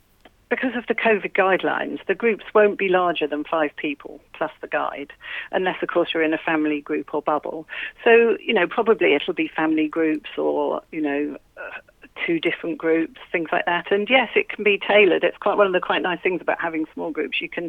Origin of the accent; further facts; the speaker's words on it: Cambridge, East of England, United Kingdom; I actually was born and brought up in Cambridge